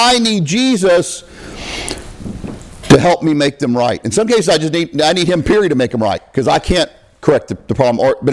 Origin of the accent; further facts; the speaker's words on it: Arkansas, United States; I grew up a family in Arkansas.